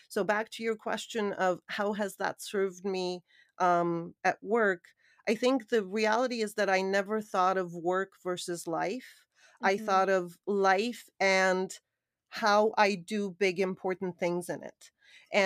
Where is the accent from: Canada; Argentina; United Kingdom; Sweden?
Canada; also born or lived in Sofia, Bulgaria; I was an immigrant in Canada. I was born in Sofia and we moved to Canada when Sofia, Bulgaria, not everyone knows where that is, when I was quite young.